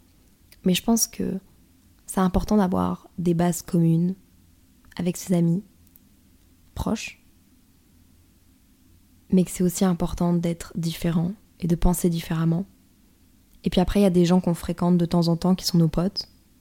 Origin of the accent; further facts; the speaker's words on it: northern France, France; je sais pas si c'est parce que je viens du nord de la France, pour moi c'est pas une grosse insulte.